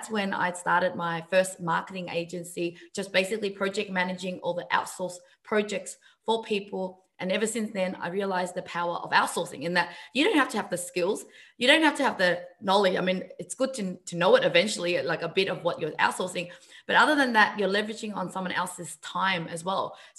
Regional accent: Vietnam; now in Australia; So coming from Vietnam, I grew up in Vietnam, pretty much similar to the Philippines.

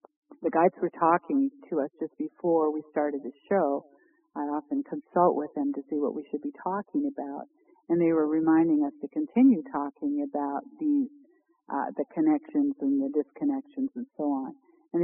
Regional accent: Canada; Canada, my home country.

